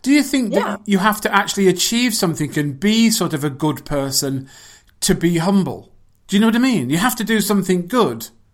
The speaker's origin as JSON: {"language": "English", "region": "England", "country": "United Kingdom", "said": "I'm from England."}